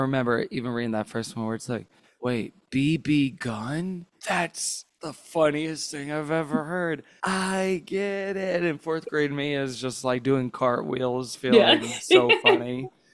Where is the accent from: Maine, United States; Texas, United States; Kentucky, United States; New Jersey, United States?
Texas, United States; now in California, United States; But I was robbed of that experience growing up in Texas.